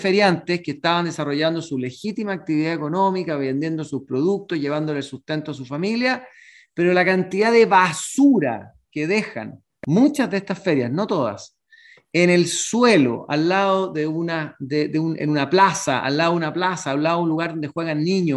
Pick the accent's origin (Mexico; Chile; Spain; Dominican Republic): Chile; la actitud que yo creo que tenemos que tener como chileno